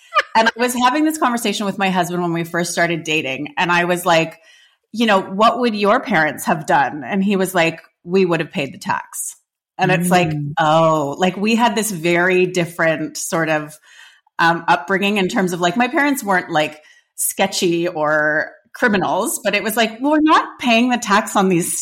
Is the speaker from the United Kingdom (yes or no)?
no; Canada; I grew up in Canada